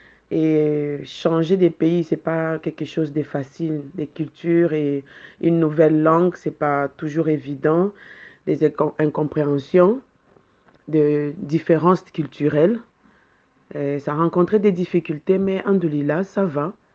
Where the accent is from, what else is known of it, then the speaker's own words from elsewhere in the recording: Kinshasa, DR Congo; moved away as an adult; now in Marrakech, Morocco; je suis arrivée à Marrakech le 14 février 2008, venant tout droit de Kinshasa, mon pays d'origine.